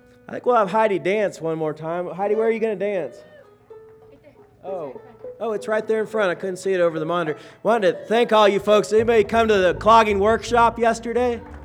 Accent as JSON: {"language": "English", "town": "Johnson City", "region": "Tennessee", "country": "United States", "said": "We're out from Johnson City, Tennessee on our big summer tour here."}